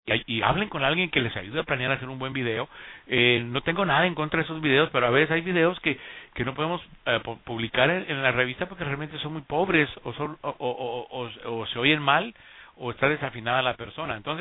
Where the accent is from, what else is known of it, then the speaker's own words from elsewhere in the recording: Costa Rica; born there; aunque yo nací en Costa Rica, tengo mucho por conocer en mi país.